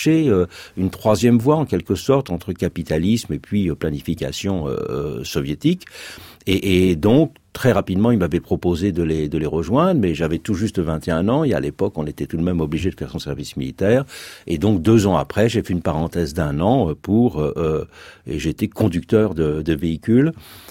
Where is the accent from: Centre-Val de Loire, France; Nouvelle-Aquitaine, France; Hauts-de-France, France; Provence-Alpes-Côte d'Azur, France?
Centre-Val de Loire, France; Blois; born there; mon enfance, je suis né à Blois, c'est une ville du centre de la France. Une ville moyenne.